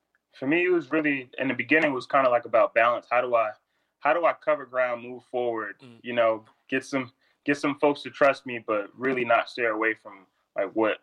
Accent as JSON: {"language": "English", "town": "Laval", "region": "Quebec", "country": "Canada", "tie": "born or raised there", "said": "Yeah, I was born in Quebec City. I was born in Quebec City. And then I think about a year in or so, maybe a year and a half in or so, my mom moved us to Laval."}